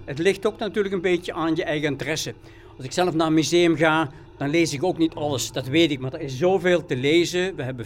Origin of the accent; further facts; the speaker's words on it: Klimmen, Limburg, Netherlands; born there; En ik kom zelf van Klimmen, ik woon hier 3 kilometer vandaan, althans daar ben ik geboren.